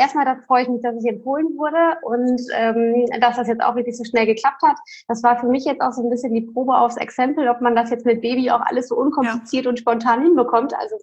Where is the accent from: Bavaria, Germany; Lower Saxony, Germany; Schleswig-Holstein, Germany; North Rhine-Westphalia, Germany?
Lower Saxony, Germany; Lingen; Und dann sind wir zurück in meine Heimat nach Lingen ins Emsland gezogen